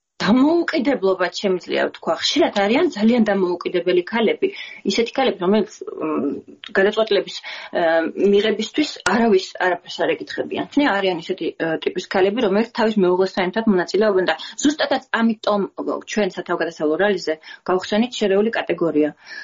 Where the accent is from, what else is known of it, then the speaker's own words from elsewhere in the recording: Gudauta, Abkhazia, Georgia; მე თვითონ ზღვაზე გავიზარდე გუდაუთაში, ახლა აფხაზეთში იმყოფება გუდაუთა, მაგრამ ზღვაზე გავიზარდე, ზღვაზე ავიდგი, შავი ზღვის სანაპიროზე ავიდგი ფეხი